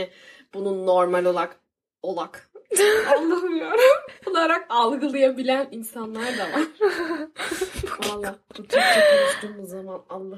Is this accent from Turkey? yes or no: no; Germany; biz sonuçta Almanya'da doğup büyüdük.